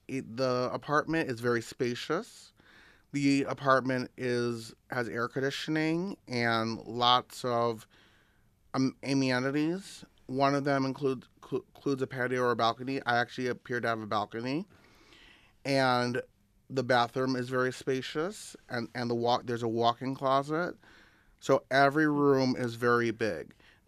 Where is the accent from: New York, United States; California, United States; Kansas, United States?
New York, United States; Rochester; born there; Yes, I was born in Rochester.